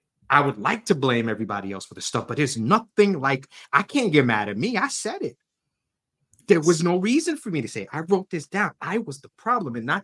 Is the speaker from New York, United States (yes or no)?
yes; Long Island, New York, United States; Because I grew up in Long Island. That's New York.